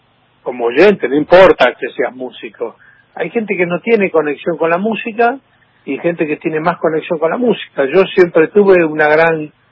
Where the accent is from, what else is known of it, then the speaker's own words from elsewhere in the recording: Santa Cruz, Argentina; born there; Yo nací en Santa Cruz, sí.